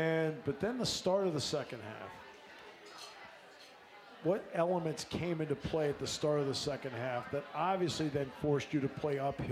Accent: New England, United States; I grew up in New England, so I watched a lot.

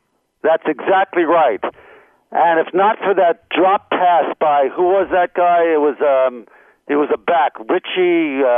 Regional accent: New York, United States; Yeah, I'm a New Yorker in a nicer climate.

